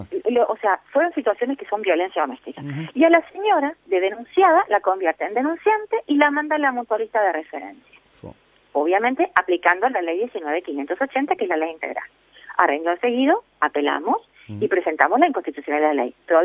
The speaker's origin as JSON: {"language": "Spanish", "country": "Uruguay", "said": "ciudadanos somos todos, uruguayos somos todos"}